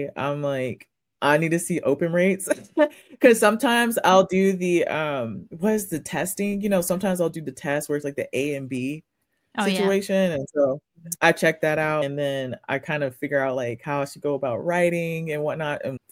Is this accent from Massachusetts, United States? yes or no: no; Memphis, Tennessee, United States; So it's funny because I'm from Memphis